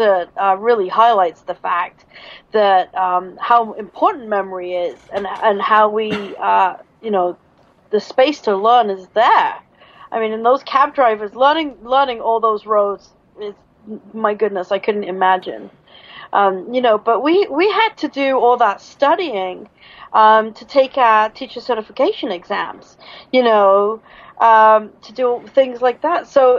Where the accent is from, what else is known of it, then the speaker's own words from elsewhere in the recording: United Kingdom; I'm British.